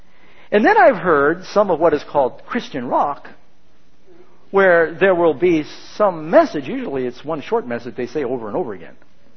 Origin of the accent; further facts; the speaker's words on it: California, United States; born there; I was born in California, I can say that if I want to.